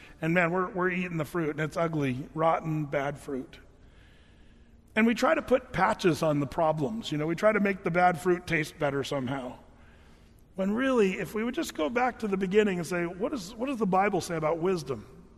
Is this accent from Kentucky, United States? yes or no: no; Oregon, United States; I grew up in Southern Oregon